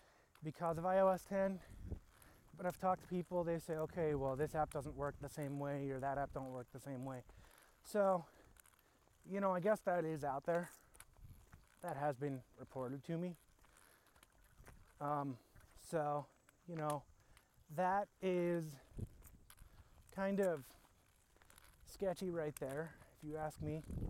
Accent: New Florence, Pennsylvania, United States; I'm out walking around here in my hometown of New Florence, Pennsylvania.

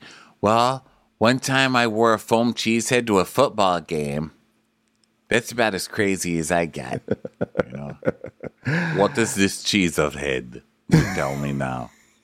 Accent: Wisconsin, United States; I'm from Wisconsin and this is just how we are.

